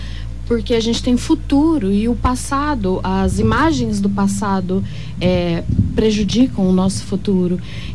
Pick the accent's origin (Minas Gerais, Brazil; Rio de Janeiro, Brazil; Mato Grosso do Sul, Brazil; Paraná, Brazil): Mato Grosso do Sul, Brazil; Dourados; Sou de Dourados.